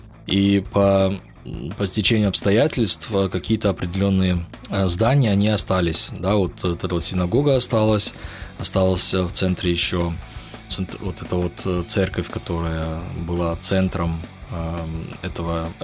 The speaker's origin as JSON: {"language": "Russian", "town": "Essen", "region": "North Rhine-Westphalia", "country": "Germany", "tie": "born or raised there", "said": "Это мой родной край. И, соответственно, это был польский край. Этот район до сих пор еще существует."}